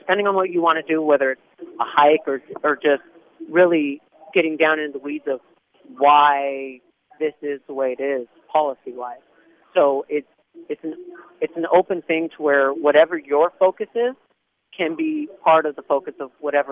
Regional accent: Germany; English is a second language; I grew up in Germany in a small farming community surrounded by nothing.

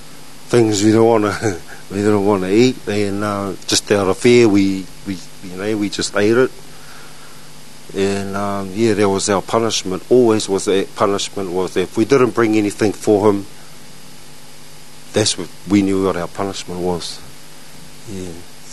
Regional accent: Auckland, New Zealand; I was born and raised in Auckland

